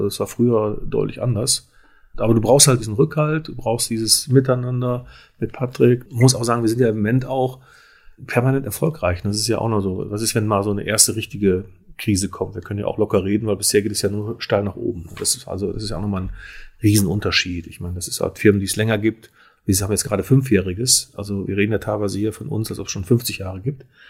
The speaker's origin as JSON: {"language": "German", "town": "Krombach", "region": "North Rhine-Westphalia", "country": "Germany", "lives_now": "Düsseldorf, Germany", "said": "Ich komme aus Krombach, aus einem kleinen Ort im Siegerland und wir leben jetzt seit 25 Jahren in Düsseldorf"}